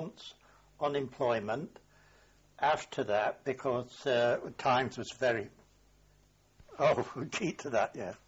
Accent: Derby, East Midlands, United Kingdom; I was born on October the 18th, 1909, of English parents in Derby, Derbyshire. Went to the council school at Derby

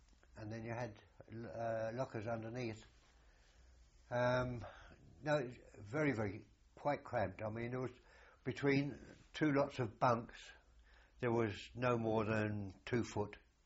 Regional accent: South East England, United Kingdom; Oh, we come from Surrey

